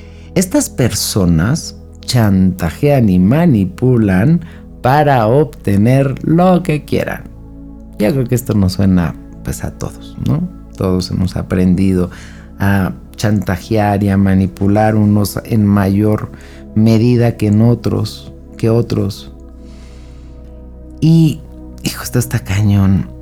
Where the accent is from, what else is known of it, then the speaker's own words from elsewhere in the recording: Mexico; démonos cuenta cómo en sí el sistema apoya esto. Y nosotros como mexicanos